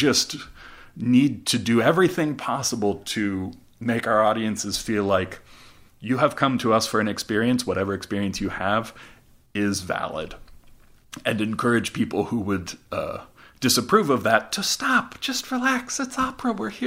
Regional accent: Alaska, United States; You know, I grew up in Alaska. I grew up playing with the symphony and going to symphony concerts in Anchorage all the time.

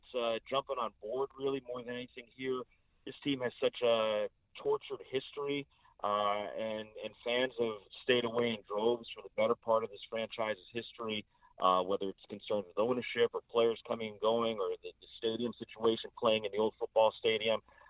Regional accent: Florida, United States; I grew up down in South Florida, so this is a homecoming for me

